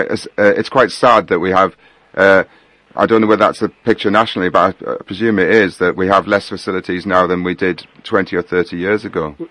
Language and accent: English; Middlesbrough, North East England, United Kingdom; Well, I come from we're from Middlesbrough